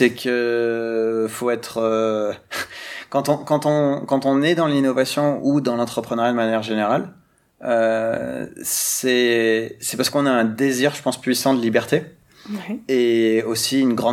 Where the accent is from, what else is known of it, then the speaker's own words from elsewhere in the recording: the Alps, France; j'ai vécu dans les Alpes, j'ai grandi dans les Alpes. Ensuite, je suis parti à l'étranger pour revenir ici